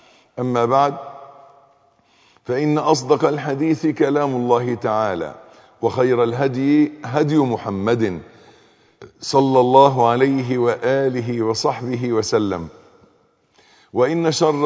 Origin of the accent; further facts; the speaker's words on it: Egypt; accent: Egyptian; ودائما عندنا في لهجتنا المصرية معروف ان كلمة مولد ان يختلط الحابل بالنابل